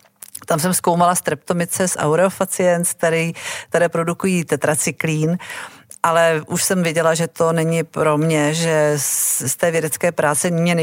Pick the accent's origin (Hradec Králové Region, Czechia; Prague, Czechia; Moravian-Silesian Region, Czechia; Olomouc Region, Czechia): Prague, Czechia; já jsem rozený Pražák, ale kořeny mám na jižním Slovensku a v jižních Čechách, či maminka je Slovenka